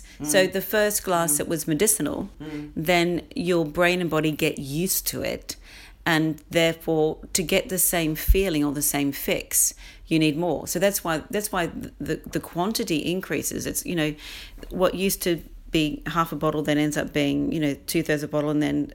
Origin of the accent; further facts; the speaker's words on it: Australia; moved away as an adult; now in London, United Kingdom; I'm Australian, although I've lived in London for 22 years